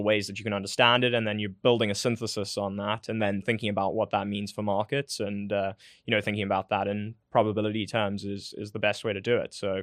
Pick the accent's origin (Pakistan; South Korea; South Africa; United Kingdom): South Africa; moved away as an adult; now in New York, United States; Yeah. I grew up in South Africa, but I've been working in New York for the last few years.